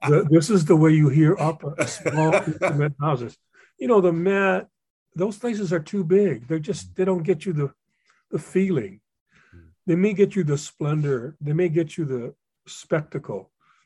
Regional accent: Hawaii, United States; as a kid, I grew up in Hawaii and we all related to each other, Japanese to Native Hawaiians or Kanaka o Iwi, as we say, Portuguese people.

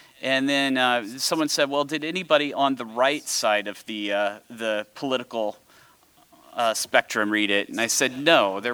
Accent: Iowa, United States; Now, I am from Iowa, and I thought everybody knew about the Iowa State Fair.

